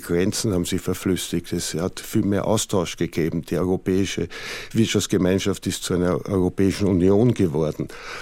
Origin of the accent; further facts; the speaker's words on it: Austria; Als Österreicher fällt es mir vielleicht leichter, diese Aspekte der Geschichte in ihrem Fortwirken zu verstehen